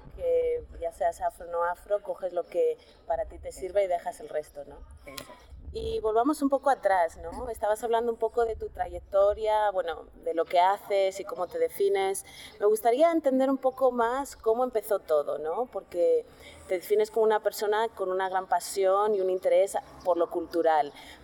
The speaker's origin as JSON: {"language": "Spanish", "country": "Spain", "said": "yo es que soy española y es lo que hay, ¿no?"}